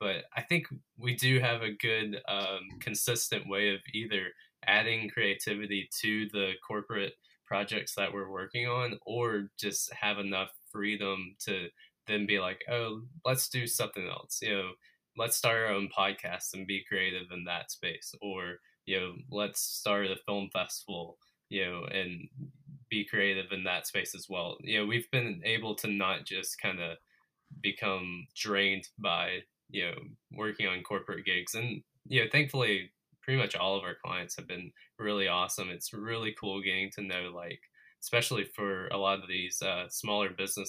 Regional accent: Georgia, United States; I had moved back home with my parents. And like Luke said, you know, I grew up in Dade County and that's like 3 hours away from Dahlonega.

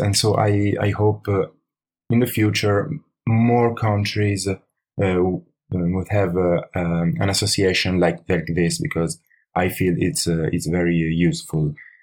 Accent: Milan, Lombardy, Italy; English is a second language; from Milan, Italy.

